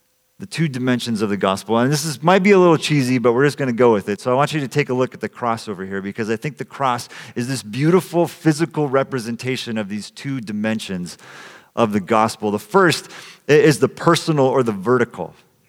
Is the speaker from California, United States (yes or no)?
yes; Salinas, California, United States; I grew up in Salinas, California, which is a city that is deeply divided along racial, ethnic, cultural lines.